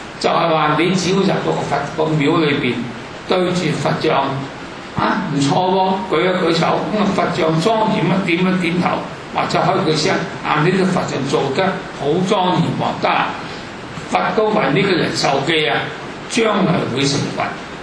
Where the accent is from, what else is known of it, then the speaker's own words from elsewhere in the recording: Guangdong, China; 佢係湖南人，我全家都係湖南人，三十幾個，係我一個廣東人